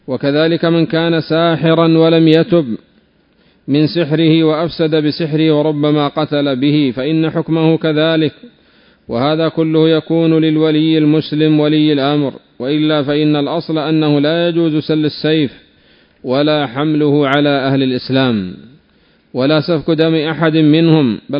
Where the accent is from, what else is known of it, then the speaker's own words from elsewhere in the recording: Yemen; يعني مثلا أنت، خاصة عندنا في اليمن، يقتل القاتل عمدا عدوانا ويجلس في السجن 10 سنين ويخرج براءة ربما بعض الأحيان.